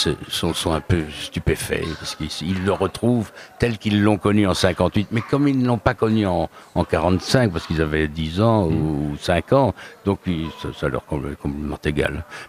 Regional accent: Belgium; parce qu'en tant que Belge, on a toujours été fasciné par ce personnage

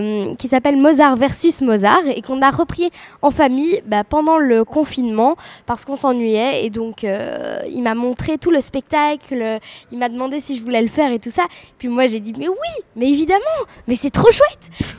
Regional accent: Zaventem, Flanders, Belgium; Alors moi je viens de Belgique, donc à 10 km à peu près de Bruxelles

